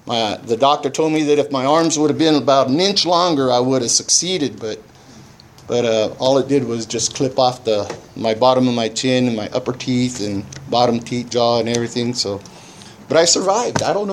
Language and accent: English; Santa Maria, California, United States; I grew up here in Santa Maria. I was born in the old Marian Hospital over there, the Sisters Hospital, I guess it was called over there on College.